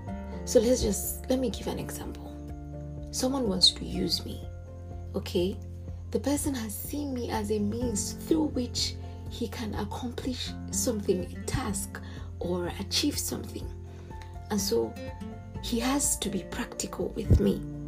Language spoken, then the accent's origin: English; Nigeria; I'm a Nigerian.